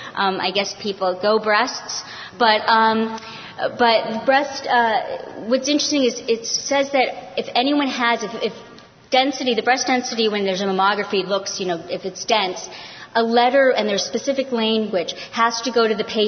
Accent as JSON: {"language": "English", "region": "New York", "country": "United States", "said": "I'm from New York. I'm actually from the wonderful green part, but New York City is what people think of when they think of New York."}